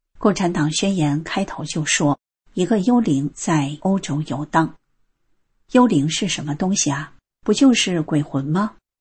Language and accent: Chinese; Fujian, China; 我是南方人，福建的阿姨，